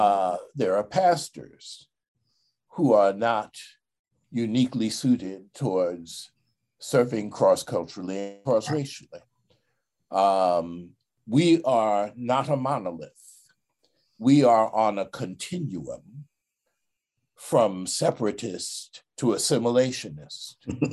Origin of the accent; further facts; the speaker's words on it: Queens, New York, United States; I'm from Queens. I don't know about her, but I'm from Queens.